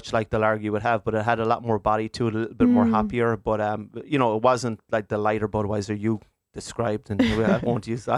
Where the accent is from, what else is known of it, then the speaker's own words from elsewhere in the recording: Ireland; growing up in Ireland at that time